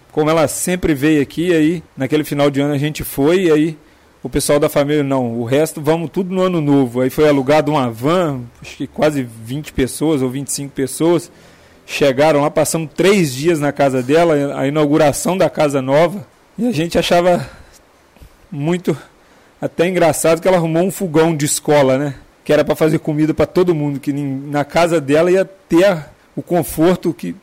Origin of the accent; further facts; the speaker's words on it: Minas Gerais, Brazil; não sou daqui, sou de Minas.